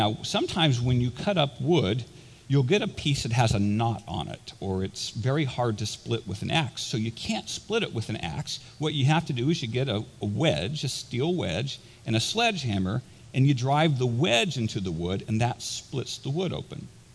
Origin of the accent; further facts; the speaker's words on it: Indiana, United States; I grew up in Indiana. Everybody plays basketball in Indiana.